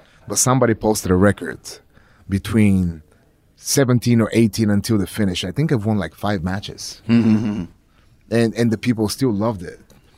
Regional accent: Plovdiv, Plovdiv Province, Bulgaria; Because the mayor of Bulgaria is going to give me the key of my hometown, Plovdiv.

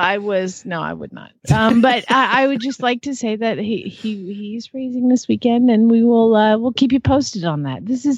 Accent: Phoenix, Arizona, United States; from Phoenix, Arizona

